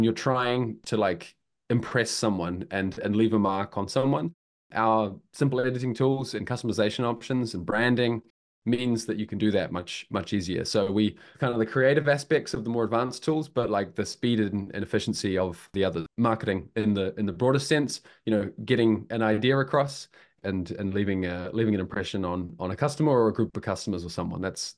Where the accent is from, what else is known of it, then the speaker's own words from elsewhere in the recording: New Zealand; moved away; Just adding to the accents thing, I've been out of New Zealand long enough that my accent's probably softened a bit. I think if I'd stayed in New Zealand for the last 10 years, it might be as rough as yours.